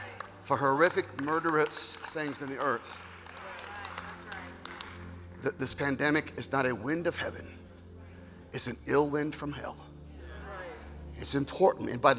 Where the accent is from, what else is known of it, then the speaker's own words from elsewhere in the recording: Marshalltown, Iowa, United States; born there; I was born in Marshalltown, Iowa, 1958, February 5th.